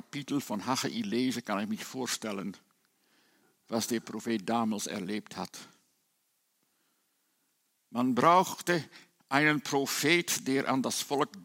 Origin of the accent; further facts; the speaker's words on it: Netherlands; meine Heimat, die Niederlande, war ebenfalls ein christliches Land.